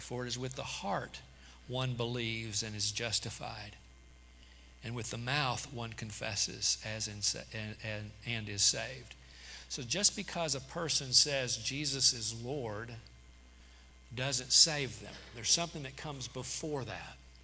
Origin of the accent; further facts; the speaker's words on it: Knoxville, Tennessee, United States; I was raised in Knoxville. Early memories of elementary school is standing up at the beginning of the day and pledging allegiance to the flag.